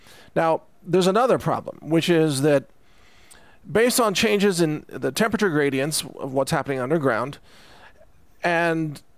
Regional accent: Texas, United States; I certainly didn't, even though I'm a Texan. Doesn't make me, an oil drilling expert automatically, even though we have a lot of oil industry in Texas.

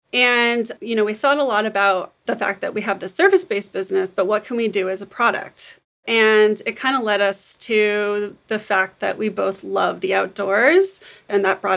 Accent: Santa Barbara, California, United States; I'm from Santa Barbara, California.

